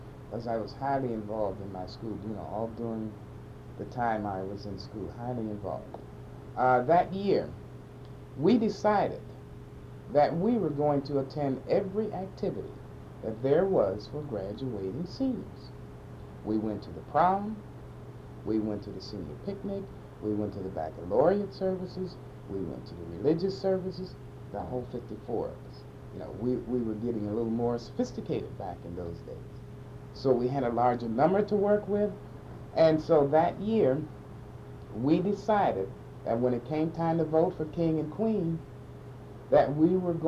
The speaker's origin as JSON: {"language": "English", "region": "Ohio", "country": "United States", "tie": "born there", "said": "I was born on Rose Street, which runs adjacent to Wilson Avenue, one of the short streets. And my family, when my dad entered Mahoning Valley, he settled on the east side."}